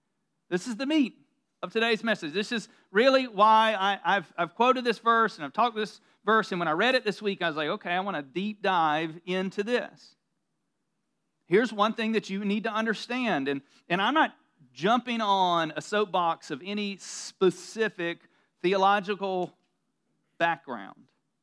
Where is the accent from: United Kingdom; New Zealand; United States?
United States; the South; I grew up in the South, and I grew up in, look, I grew up in church